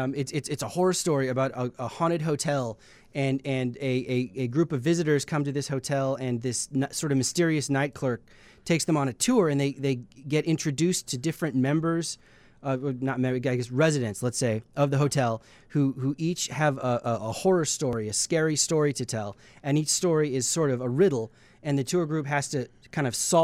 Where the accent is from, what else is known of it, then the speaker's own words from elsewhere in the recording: Indiana, United States; Well, you know, I grew up in Indiana, and I like to write about states in the Midwest